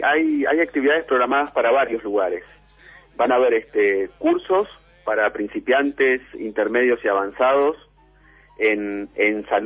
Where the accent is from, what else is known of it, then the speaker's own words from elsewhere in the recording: Uruguay; Yo como uruguayo, la verdad que tengo que decirlo